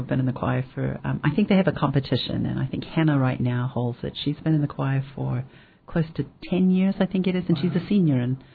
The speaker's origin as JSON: {"language": "English", "country": "New Zealand", "tie": "born or raised there", "said": "my British upbringing when I was born and raised in New Zealand, pretty structured English type of uniformed school."}